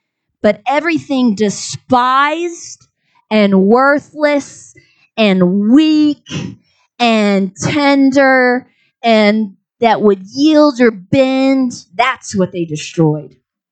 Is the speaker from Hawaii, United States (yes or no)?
no; Texas, United States; We pride ourselves on our stubbornness. I'm Texan.